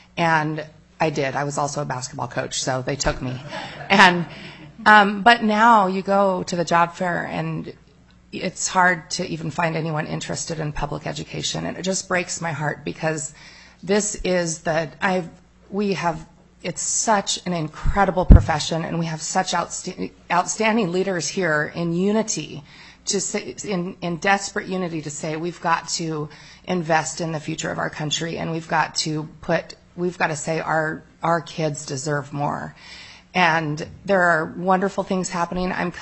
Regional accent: Kodiak, Alaska, United States; now in Palmer, United States; Born and raised in Alaska from Kodiak originally, I'm currently living in Palmer.

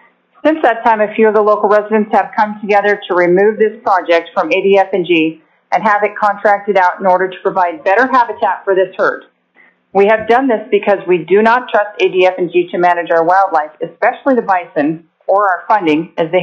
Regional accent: Delta Junction, Alaska, United States; I am from Delta Junction and moved here in 2010.

